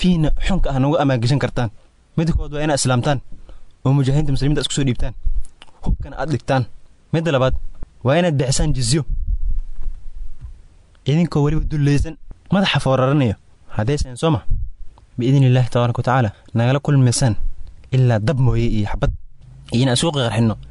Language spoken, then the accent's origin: Somali; Kismayo, Lower Juba, Somalia; born there; waxaan ku dhashay magaalada Kismaayo waxaan ka soo jeedaa gobolka Nugaal qabiilka aan ka dhashayna waa Majerteen